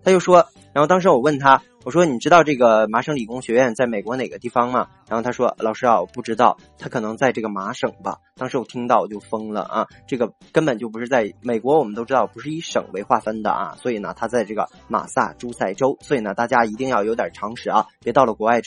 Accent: China; 那么我们中国人比较熟知的

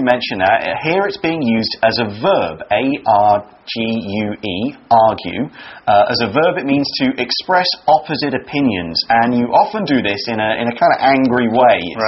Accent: England, United Kingdom; That's because I'm from England and it is rainy all year round.

